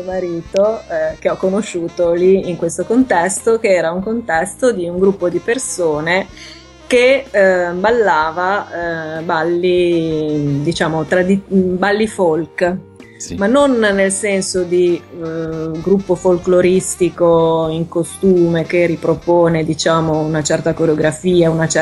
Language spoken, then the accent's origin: Italian; Genoa, Liguria, Italy; pur essendo io genovese, sono nata a Genova, sempre vissuto a Genova.